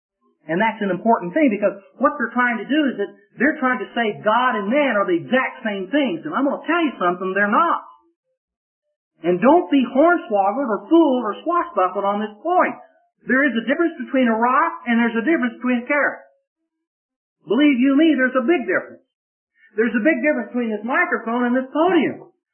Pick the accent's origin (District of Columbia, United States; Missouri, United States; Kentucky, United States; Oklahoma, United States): Oklahoma, United States; even though I am from Oklahoma, I think I can tell you the difference between a rock and a carrot.